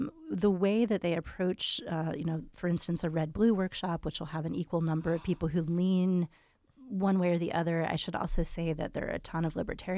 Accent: Bloomsburg, Pennsylvania, United States; You know, growing up in Bloomsburg, we didn't even know, really, you know, the adults around us.

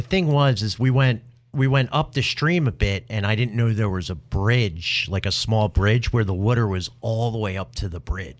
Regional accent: Ambler, Pennsylvania, United States; So way back, I grew up in Ambler, and there's this huge hill called Hendrick Street

